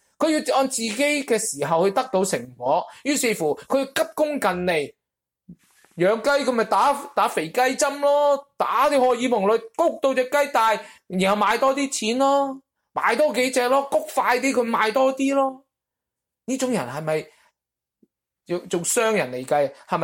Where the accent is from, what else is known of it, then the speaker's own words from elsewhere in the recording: Guangdong, China; 我哋广东人都有句俗语啊